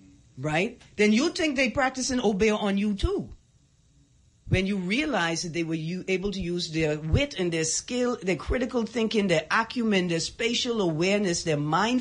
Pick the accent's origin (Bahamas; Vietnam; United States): Bahamas; Nassau, New Providence; I'm from Nassau. And I'm from the suburbs in Nassau. And I'm born at PMH. So that means I'm just a bougie Nassau person, right?